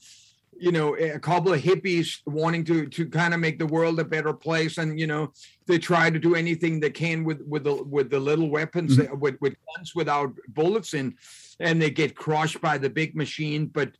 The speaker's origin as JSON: {"language": "English", "country": "Denmark", "second_language": "English", "moved": "as an adult", "said": "I had forgotten that I came from Denmark."}